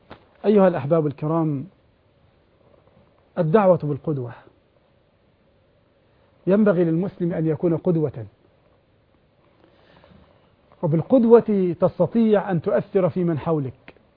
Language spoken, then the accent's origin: Arabic; Egypt; قال بأنه أجر سيارته لشركة الصرف المغطي عندنا في مصر